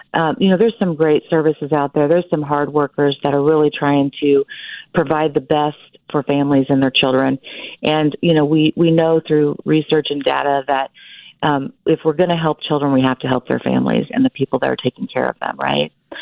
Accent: Wichita, Kansas, United States; I'm from Wichita, Kansas.

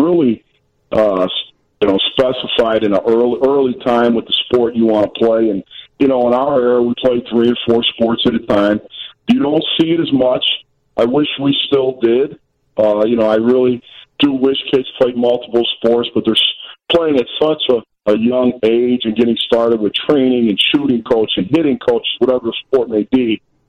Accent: Chicago, Illinois, United States; For sure, yeah. My dad refereed a lawyer's league at the Settlement House on Western and Halstead Avenue.

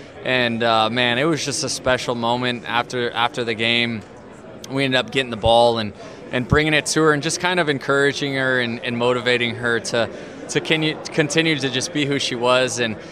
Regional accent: St. Petersburg, Florida, United States; born and raised in St. Pete, had a chance to play for the Rays.

